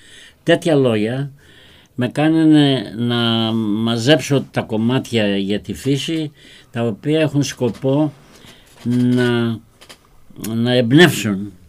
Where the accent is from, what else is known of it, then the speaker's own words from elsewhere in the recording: Achouria, Peloponnese, Greece; moved away; Αχούρια Τεγαίας. Τώρα λέγεται Στάδιο, ναι. Εγώ μεγάλωσα στα Αχούρια.